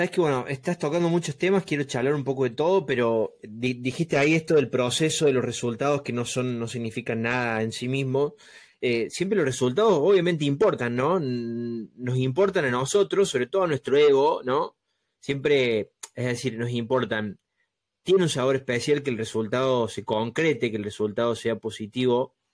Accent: San Martín de los Andes, Neuquén, Argentina; en mi ciudad natal, que es San Martín de los Andes

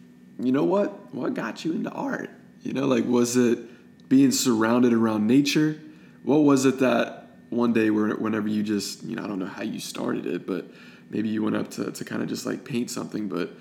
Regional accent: Pennsylvania, United States; because I'm from Pennsylvania, a small town

